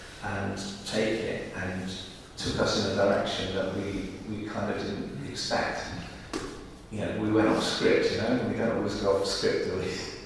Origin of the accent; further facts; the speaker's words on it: Wales, United Kingdom; and I grew up in South Wales.